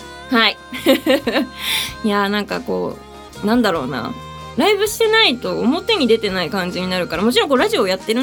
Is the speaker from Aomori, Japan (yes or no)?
yes; Hirosaki, Aomori, Japan; ライブは8月31日に地元青森県は弘前の